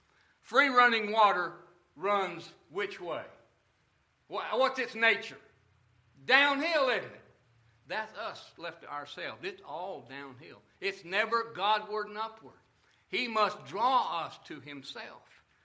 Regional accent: Utah, United States; I grew up out in the Rocky Mountains. I spent a lot of my youth in northern Utah. You know what's in Utah? Mormons.

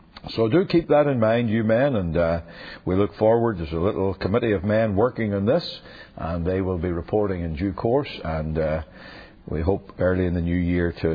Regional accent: Northern Ireland, United Kingdom; Where I grew up in Northern Ireland, the only people who had retreats were Roman Catholic priests, nuns, monks, and other such very biblical people.

